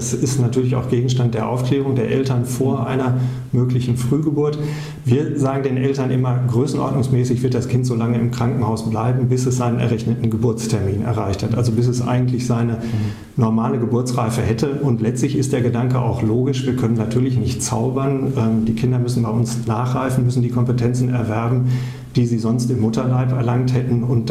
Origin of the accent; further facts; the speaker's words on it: North Rhine-Westphalia, Germany; wenn man aus dem Ruhrpott kommt, erst im Rheinland. Ja. Also da wird man als Westfale identifiziert, während man sich sonst eigentlich immer die Identität des Ruhrgebiets gegeben hätte.